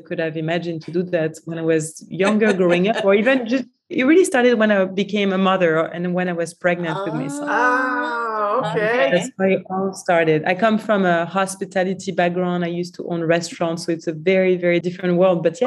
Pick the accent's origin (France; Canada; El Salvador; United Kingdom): France; now in New York, United States; I always try to take the way I grew up in France and implement as much as I could here in the city.